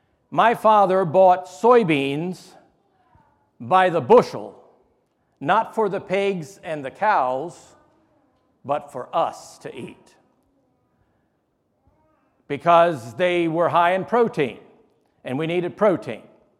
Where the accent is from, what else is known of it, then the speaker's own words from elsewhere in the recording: Delaware, United States; I grew up, I was born in Delaware in the 60s, let me just say it that way, and into an Amish home.